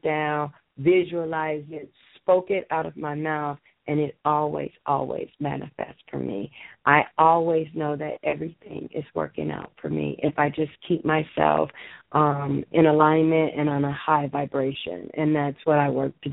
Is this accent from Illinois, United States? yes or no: yes; Chicago, Illinois, United States; I was born and raised in Chicago, and I always wanted to get out because it was always so cold, so terribly cold in the wintertime.